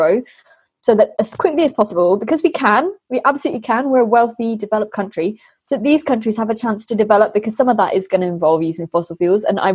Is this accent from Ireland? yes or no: no; Midlands, United Kingdom; now in Devon, United Kingdom; I grew up in the Midlands. I moved down to Devon.